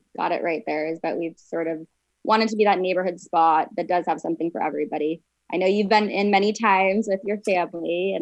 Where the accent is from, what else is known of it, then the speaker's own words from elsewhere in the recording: Santa Barbara, California, United States; So I am a Santa Barbara native. I was actually born and raised here. I grew up in Montecito.